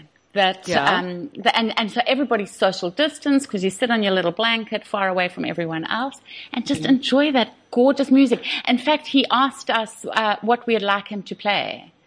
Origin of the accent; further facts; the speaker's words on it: KwaZulu-Natal, South Africa; I grew up with polo in Shangweni